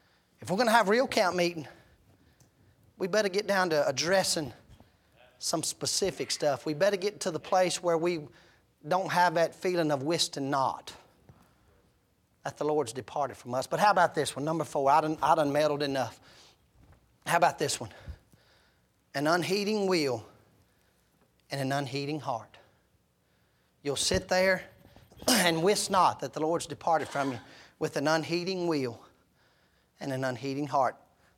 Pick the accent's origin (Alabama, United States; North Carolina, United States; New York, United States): North Carolina, United States; Henderson; now in Blacksburg, United States; it's like this in my hometown, the metropolis of Henderson, North Carolina. It's like this in Blacksburg where we live now.